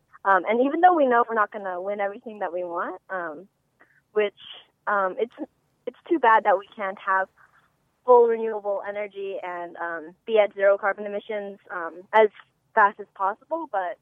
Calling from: Orange County, California, United States; I'm from Orange County in California.

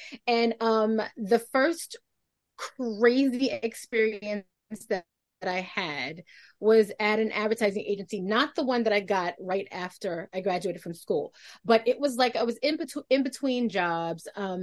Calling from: New York, United States; I'm calling in from New York.

